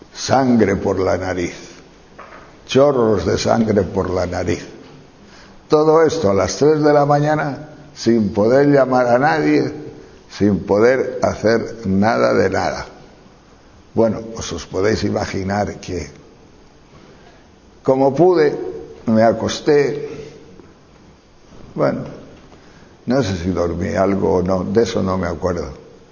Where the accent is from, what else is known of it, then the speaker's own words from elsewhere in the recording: León, Castile and León, Spain; estuve una semana en un hotelito de unas 30 habitaciones por mi tierra de León